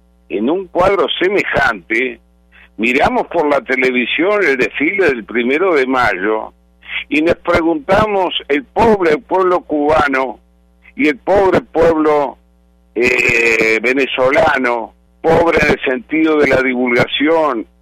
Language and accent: Spanish; Argentina; y tengo que decirlo como argentino